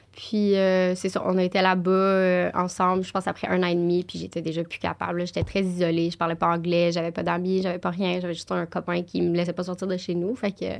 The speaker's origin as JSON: {"language": "French", "town": "Saint-Jérôme", "region": "Quebec", "country": "Canada", "said": "J'étais de Saint-Jérôme. Saint-Jérôme, represent."}